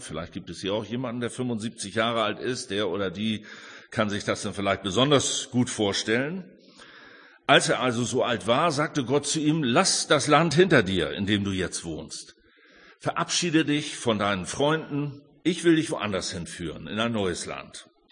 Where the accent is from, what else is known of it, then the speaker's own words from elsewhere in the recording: Hamburg, Germany; Ich komme aus Hamburg.